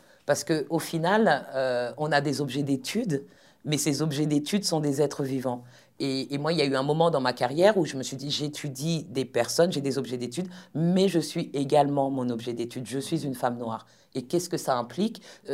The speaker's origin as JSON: {"language": "French", "town": "Paris", "region": "Île-de-France", "country": "France", "tie": "born or raised there", "also_born_or_lived": "New York, United States", "said": "Je suis né en France hexagonale. Et ensuite, j'ai moi-même longtemps vécu dans les Amériques, notamment aux États-Unis, mais en parcourant d'autres pays des Amériques, notamment la Caraïbe anglophone. Mais j'ai passé près de 10 ans, enfin une dizaine d'années à New York."}